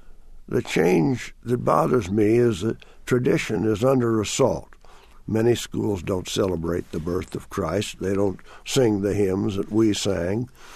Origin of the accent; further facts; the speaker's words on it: Washington, United States; from Washington